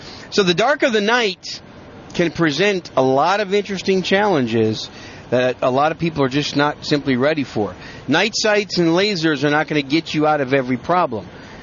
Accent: Wisconsin, United States; also born or lived in New York City; now in Texas, United States; I was born in New York City, raised in Wisconsin. Now I live in the great gun-friendly state of Texas. So that makes me a Yankee with a gun.

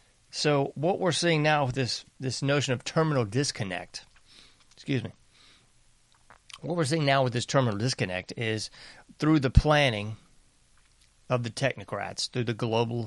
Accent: Southern US, United States; I know I'm from the South, and I know that things are quite different here.

